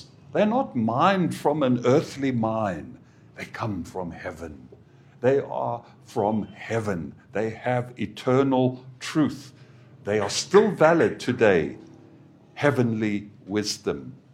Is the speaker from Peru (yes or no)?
no; South Africa; I remember when I was growing up, young Christian, I grew up in South Africa.